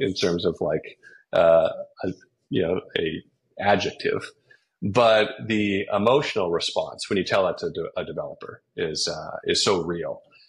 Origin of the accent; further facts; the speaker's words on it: Los Angeles, California, United States; But I grew up around Los Angeles, around Hollywood, and I was always around people who are screenwriters and directors